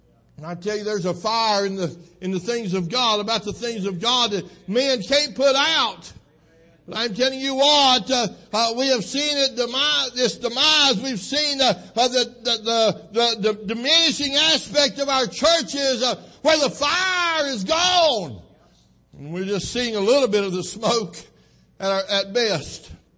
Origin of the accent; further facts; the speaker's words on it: Brevard, North Carolina, United States; I'm from Brevard, North Carolina, up in the mountains of western North Carolina